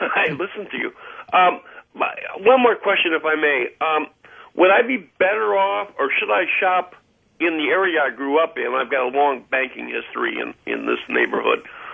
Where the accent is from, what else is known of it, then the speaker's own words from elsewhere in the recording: Illinois, United States; Well, I've got some old buddies that we grew up in Illinois together